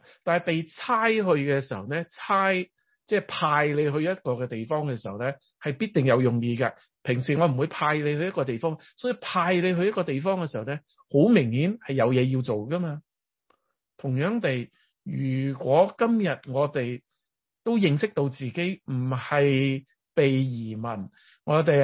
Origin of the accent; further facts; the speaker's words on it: China; 神造我哋係中國人，我哋愛返中國人是应该的